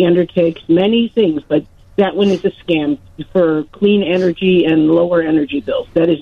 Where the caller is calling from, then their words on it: Harwood Heights, Illinois, United States; Harwood Heights.